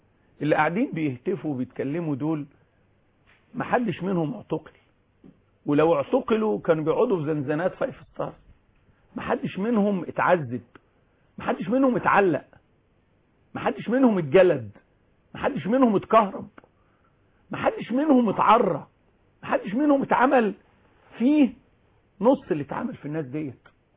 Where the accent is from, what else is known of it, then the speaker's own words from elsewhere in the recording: Kafr El Sheikh Governorate, Egypt; وانا من كفر الشيخ